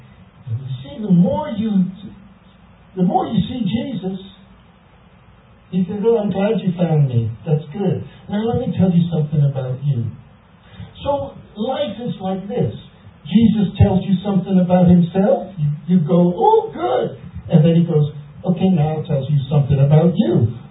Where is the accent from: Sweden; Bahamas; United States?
Bahamas; born there; You know, I wasn't born in a country. Did you know that? I was born in the Bahamas. Bahamas was under the British Commonwealth. My parents were Greek. My father came from Greece.